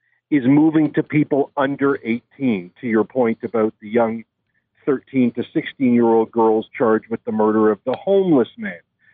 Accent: Canada; I'm a Canadian citizen.

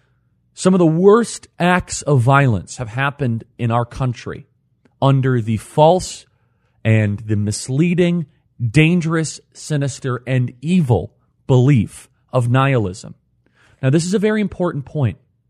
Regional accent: Wheeling, Illinois, United States; Highland Park is in the North Shore of Chicago. I grew up in Wheeling, Illinois, not far from there at all.

